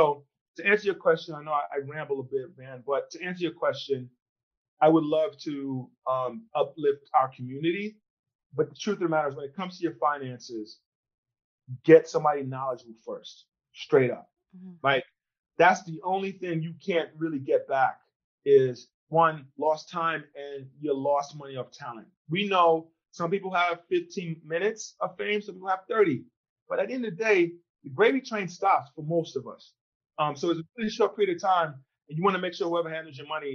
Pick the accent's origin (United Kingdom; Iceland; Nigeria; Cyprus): Nigeria; I wanted to go all black, right? I'm Nigerian. I'm going back to the roots.